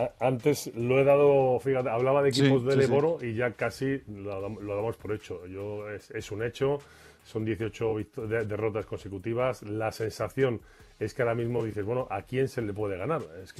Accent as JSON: {"language": "Spanish", "region": "Community of Madrid", "country": "Spain", "said": "Huyo como muchos madrileños, pero volveremos pronto."}